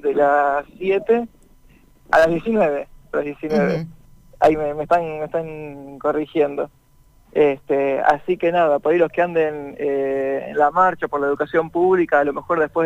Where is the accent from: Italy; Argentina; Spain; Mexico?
Argentina; Pergamino, Buenos Aires Province; born there; now in Rosario, Argentina; Exactamente, yo nací en Pergamino, hace más o menos 10 años que vivo en Rosario